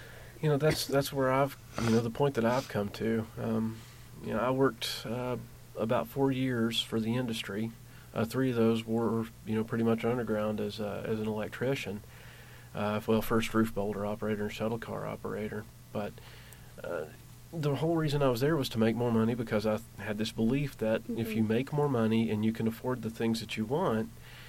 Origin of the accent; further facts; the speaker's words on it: Clintwood, Virginia, United States; I'm originally from Clintwood, Virginia. That's about 3.5 hours here, but just across the border from Kentucky into Virginia.